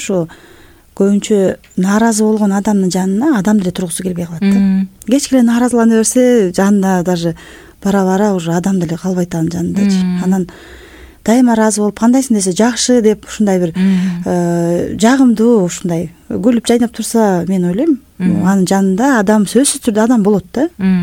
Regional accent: Cholpon-Ata, Issyk-Kul Region, Kyrgyzstan; Биз мен өзүм төрөлүп өскөн жерим Чолпон Ата, бирок мен Жетиөгүз районуна турмушка чыккам.

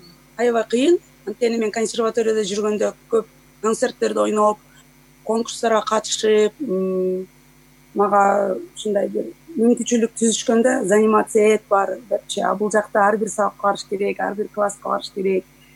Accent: Bishkek, Kyrgyzstan; moved away as an adult; now in United States; Мен өзүм ошо Бишкекте төрөлүп, ошол жакта өскөм

